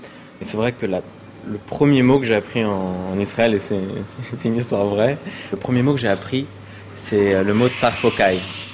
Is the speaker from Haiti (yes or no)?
no; France; born there; moi, j'ai pas d'origine marocaine, donc je suis d'origine... Enfin, je suis né en France, mais mes parents sont pieds noirs d'Algérie.